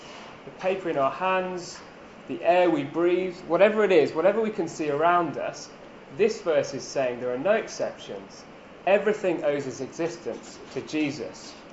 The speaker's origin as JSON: {"language": "English", "region": "England", "country": "United Kingdom", "said": "No guesses, obviously, because we're English."}